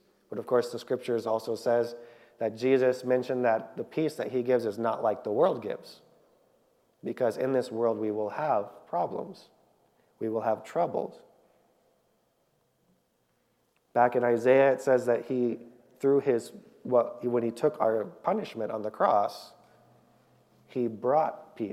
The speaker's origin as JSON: {"language": "English", "town": "Ventura", "region": "California", "country": "United States", "tie": "born or raised there", "lives_now": "Southeast Asia", "said": "And for those who don't know, I grew up in Ventura. This is my hometown. I grew up at Ventura Missionary School and Church."}